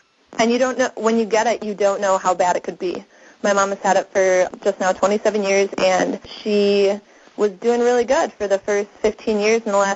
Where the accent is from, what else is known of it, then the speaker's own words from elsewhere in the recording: Wisconsin, United States; I am from Wisconsin